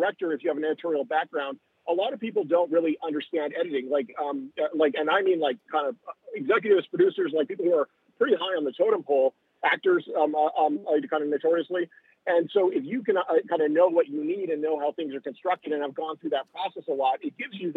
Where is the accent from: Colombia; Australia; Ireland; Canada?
Canada; now in Los Angeles, United States